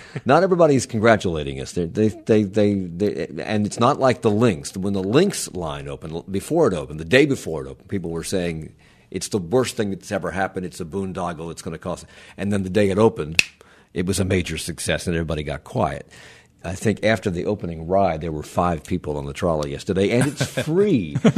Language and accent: English; Washington, United States; When I grew up in Washington, we had streetcars, and they didn't look like this.